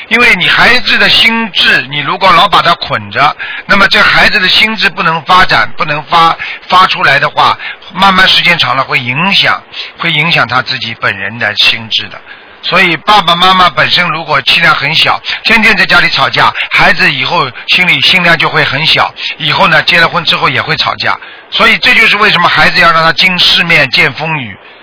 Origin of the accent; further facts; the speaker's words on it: China; 我们中国人讲究的这种感情这种观念